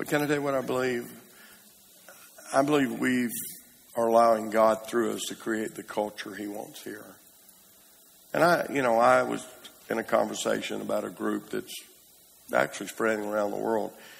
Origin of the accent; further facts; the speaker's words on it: Brinkley, Arkansas, United States; We're from Brinkley, Arkansas, and you could get in a boat in Brinkley and go all the way to Clarendon, Arkansas.